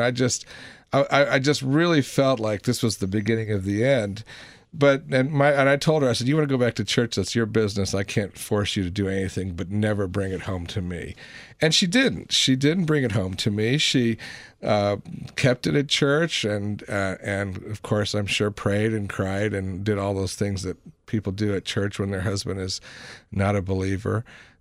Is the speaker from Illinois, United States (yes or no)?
no; Denver, Colorado, United States; when I was growing up in Denver, I lived next to a Roman Catholic boy who for 4 years called me Christ Killer